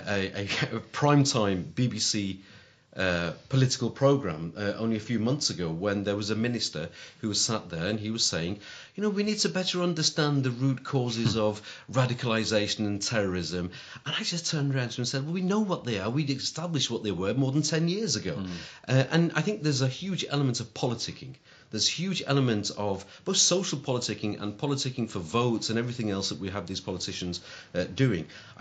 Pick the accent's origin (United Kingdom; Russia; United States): United Kingdom; I'm British.